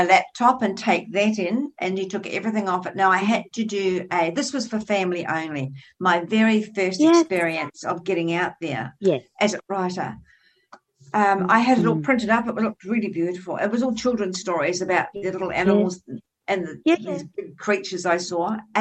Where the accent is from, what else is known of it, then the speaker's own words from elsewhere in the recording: New Zealand; I come from New Zealand.